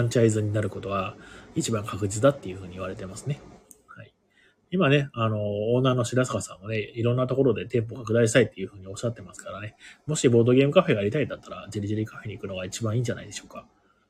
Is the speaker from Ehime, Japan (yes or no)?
yes; Ehime, Japan; 出身が愛媛県だっていうのもあるんですけど